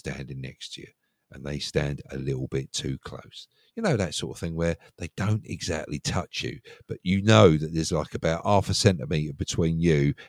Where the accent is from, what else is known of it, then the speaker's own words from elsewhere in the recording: United Kingdom; nobody will sit either side of me because we're all British and we don't do that.